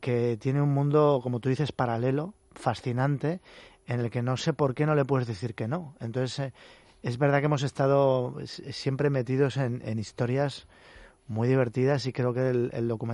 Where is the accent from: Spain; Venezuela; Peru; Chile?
Spain; como somos españoles